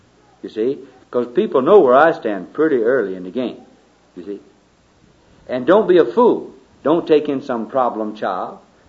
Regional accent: Alabama, United States; Like years ago in my home country in Alabama, a Negro's testimony wouldn't bear the same as a white testimony

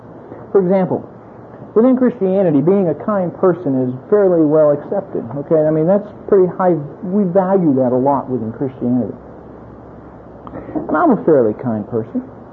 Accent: Florida, United States; when I was growing up, I grew in the South. I grew up in Florida.

